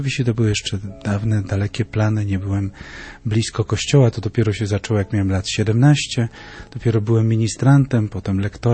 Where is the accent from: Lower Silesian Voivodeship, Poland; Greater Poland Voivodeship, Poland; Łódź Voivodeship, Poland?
Lower Silesian Voivodeship, Poland; Oleśnica; ja pochodzę z Oleśnicy